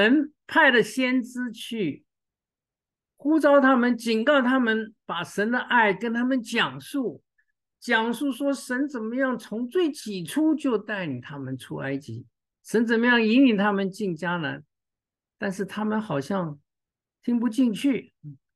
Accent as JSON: {"language": "Chinese", "country": "Taiwan", "tie": "born or raised there", "said": "我记得我小时候在台湾啊，我们家附近是一个农田哈。"}